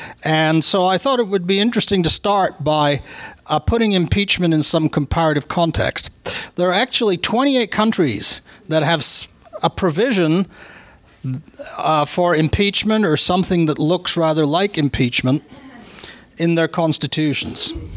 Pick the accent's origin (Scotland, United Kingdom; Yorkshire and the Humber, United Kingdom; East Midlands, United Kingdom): Scotland, United Kingdom; I'm Scottish, but I don't believe the Scots had impeachment.